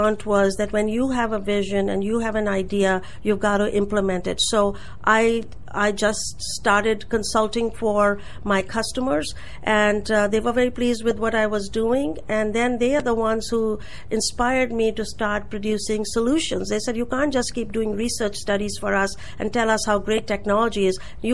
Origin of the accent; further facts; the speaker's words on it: India; moved away; As an immigrant, especially in 1986 when being an Indian was not in style. People were more concerned about my ethnicity rather than my capabilities.